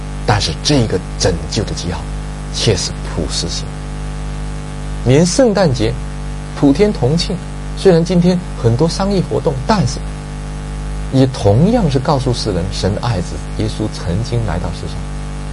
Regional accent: China; 他绝对不是说是国外传过来的一个对我们中国人的一个宗教的侵略

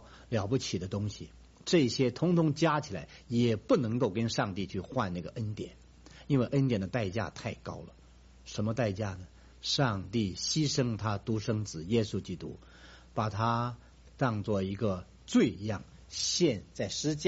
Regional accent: China; 所以身为中国人，我刚才讲实在是得天独厚

